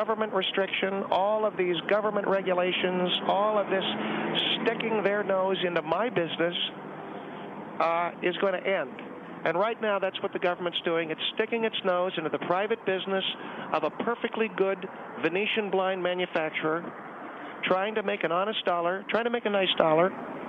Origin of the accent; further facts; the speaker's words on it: United States; Well, I have a right to my opinion. I'm an American.